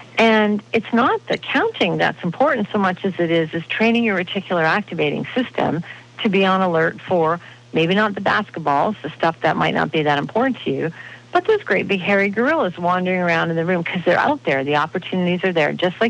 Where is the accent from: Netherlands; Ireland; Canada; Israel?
Canada; I'm from Canada, you can tell.